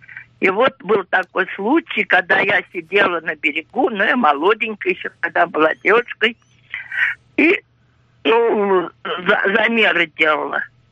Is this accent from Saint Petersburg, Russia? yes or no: no; Moscow, Russia; Я коренная москвичка из рода в род, древнего рода. С первым обозом пришел наш род сюда, в Москву, с Юрием Долгорукиным.